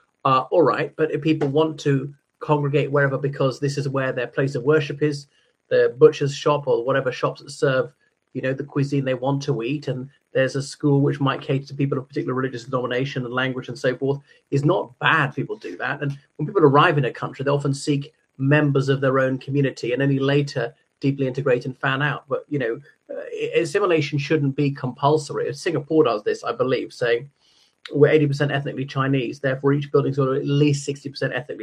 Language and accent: English; Ireland; o, everyone. … from Ireland.